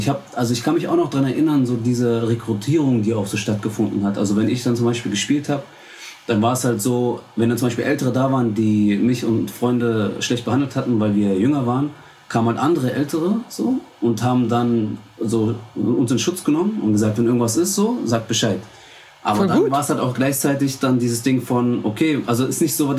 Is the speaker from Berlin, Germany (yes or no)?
yes; Berlin, Germany; Da, wo ich groß geworden bin, halt an der U8, ne?